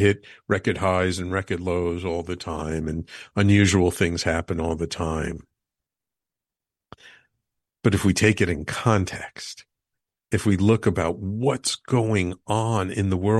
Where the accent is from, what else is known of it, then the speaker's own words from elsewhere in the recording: New York City, New York, United States; I'm born and bred in New York City, grew up in the Bronx, lived in and around New York City my whole life.